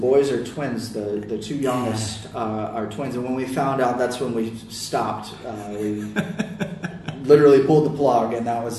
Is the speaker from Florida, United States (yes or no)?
yes; Florida, United States; I grew up in Florida, and Florida, very warm, it's semi-tropical, grew up by the ocean